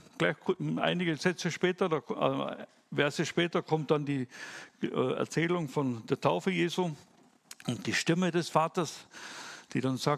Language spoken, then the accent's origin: German; Wolfsberg, Carinthia, Austria; Wie schon gesagt, ich komme aus dem Lavantal, aus Wolfsberg. Bin dort geboren und aufgewachsen. Und ja, ganz kurz zu meiner Person. Bin verheiratet, habe zwei Kinder, zwei Söhne, die auch schon erwachsen sind.